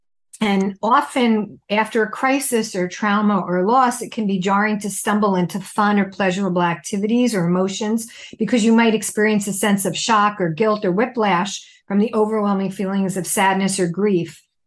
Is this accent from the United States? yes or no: yes; New York, United States; I sat down beside him as he started to play … in honor of my hometown.